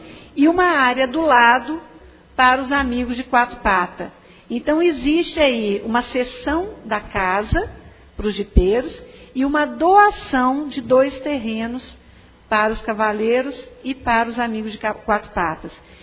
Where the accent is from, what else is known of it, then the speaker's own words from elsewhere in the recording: Brazil; Quem é dono do Brasil somos nós brasileiros, nós cidadãos que vivemos, que pagamos impostos.